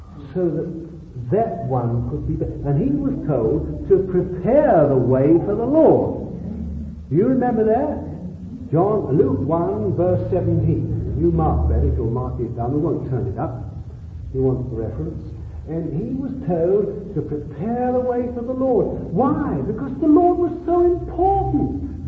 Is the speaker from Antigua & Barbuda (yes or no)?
no; Bethnal Green, London, United Kingdom; I am a Londoner. I was born in Bethnal Green. And I remember